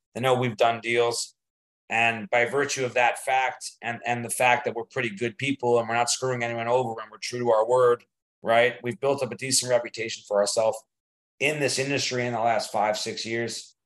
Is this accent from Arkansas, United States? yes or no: no; New York City, New York, United States; I'm a New Yorker from New York, as are my partners.